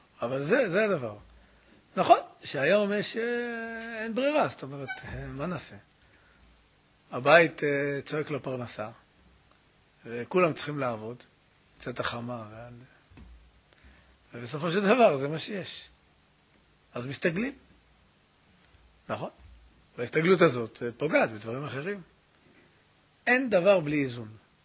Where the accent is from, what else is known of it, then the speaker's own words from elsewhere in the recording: Jerusalem, Jerusalem District, Israel; אנחנו ירושלמים לא מכירים את זה כמעט